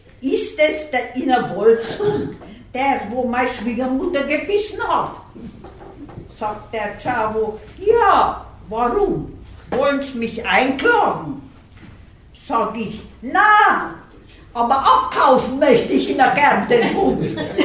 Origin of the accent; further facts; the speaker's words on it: Deta, Timiș County, Romania; moved away as an adult; 33 Jahre bin ich fort von Detta, aber die schönsten 30 Jahre habe ich da erlebt.